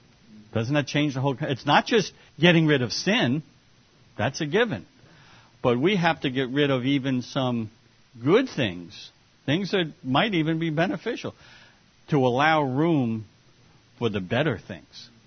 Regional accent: New York, United States; Well, look, I was born in New York City. I grew up here on Long Island, which was suburban, not really rural. I knew nothing about farming.

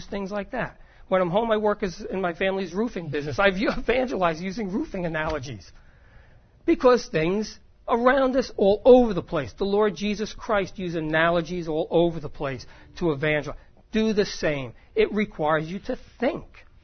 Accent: New Jersey, United States; Okay, we're from North Jersey, and we're basically the same as Long Island.

